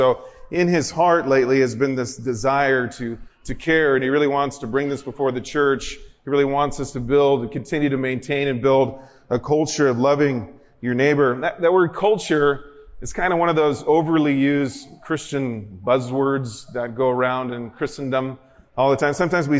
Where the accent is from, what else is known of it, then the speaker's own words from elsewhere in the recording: San Diego, California, United States; I'm from San Diego, so I wish he would come and eat real Mexican food.